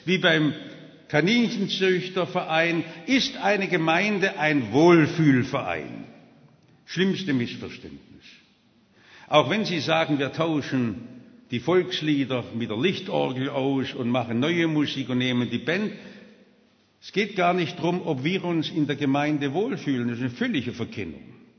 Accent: Stuttgart, Baden-Württemberg, Germany; Ich komme aus Stuttgart und wohne jetzt in Häslach, das ist unser Arbeiterviertel.

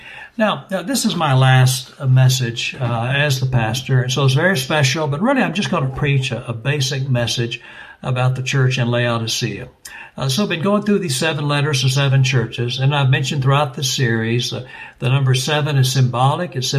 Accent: Dallas, Texas, United States; My home pastor, I grew up in First Baptist Church of Dallas, Texas

